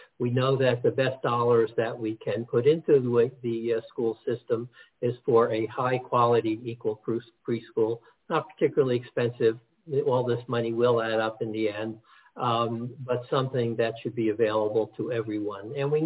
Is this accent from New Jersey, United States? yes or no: yes; Newark, New Jersey, United States; born there; I was born in Newark, New Jersey. My father was a soldier in World War II. I was part of the largest birth class, 1947, almost 75 years ago, when everyone came back from the war. And one of the first things that my parents did is to move out of Newark.